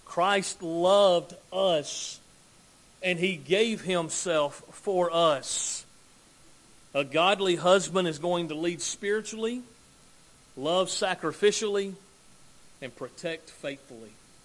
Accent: Alabama, United States; I remember when I was a little guy, believe it or not, I was little at one time, growing up in Northwest Alabama.

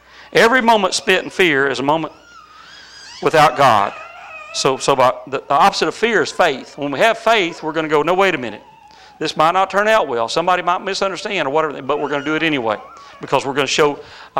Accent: the South, United States; I feel so fortunate because I was raised in the South.

